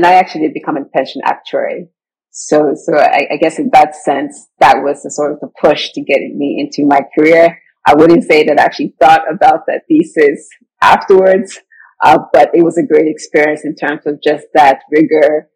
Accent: Nigeria; now in United States; which me as a Nigerian was a very different culture as a Nigerian American.

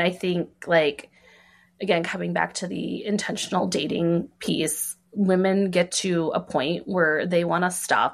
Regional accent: Canada; I'm from Canada.

